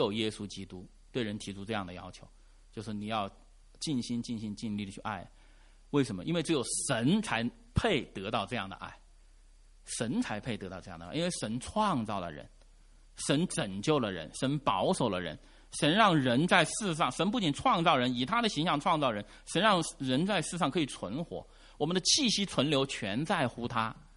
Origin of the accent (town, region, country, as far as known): China